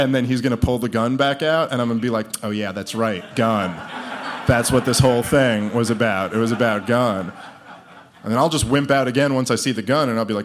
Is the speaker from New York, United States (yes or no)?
yes; Brooklyn, New York, United States; I grew up in Brooklyn, and not like this new hipstery Brooklyn that you guys are used to. I grew up in Brooklyn when it was like, you know, dangerous.